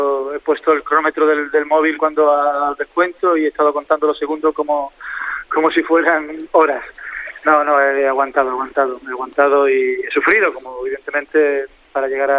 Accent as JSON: {"language": "Spanish", "country": "Spain", "said": "yo soy español"}